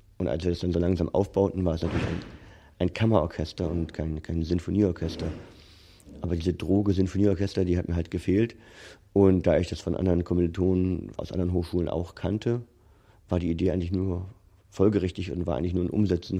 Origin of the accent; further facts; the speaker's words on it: Hamburg, Germany; Ich komme aus Hamburg